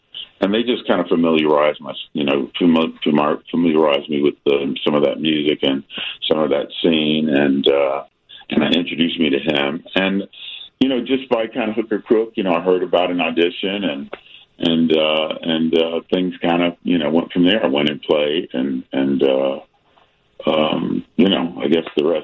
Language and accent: English; Chicago, Illinois, United States; I grew up in the Chicago music scene where the elders on the scene taught the younger guys